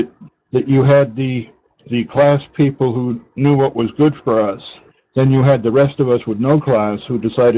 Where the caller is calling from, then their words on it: Boston, Massachusetts, United States; Well, I'm calling from the Boston area.